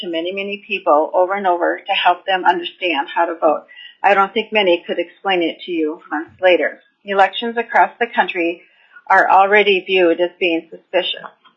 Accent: Homer, Alaska, United States; from Homer, representing myself.

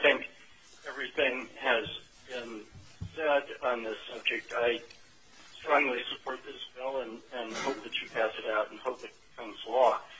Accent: Minnesota, United States; this is nothing against the state of Minnesota. I grew up in Minnesota.

